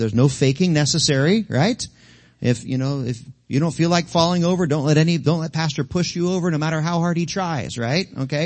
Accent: Harrisburg, Pennsylvania, United States; I was raised in Assembly of God Church in Harrisburg, Pennsylvania.

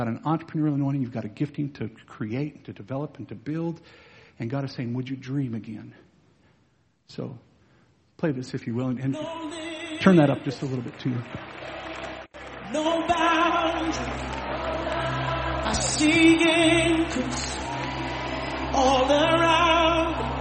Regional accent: Wyoming, United States; I may have went to Utah, but I'm really from Wyoming, so I'm just still redneck as could be, to be honest with you.

